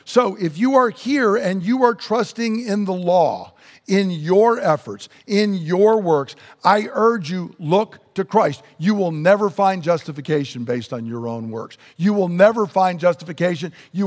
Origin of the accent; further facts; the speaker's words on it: United States; born there; "It's not like I was born in America because of something I did, right?"